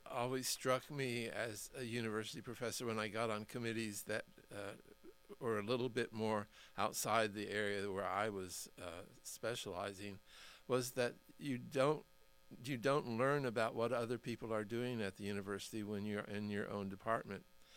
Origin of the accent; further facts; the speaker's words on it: Oklahoma City, Oklahoma, United States; also born or lived in Kansas; I keep saying that I keep moving north, but I was born and raised in Oklahoma, in Oklahoma City.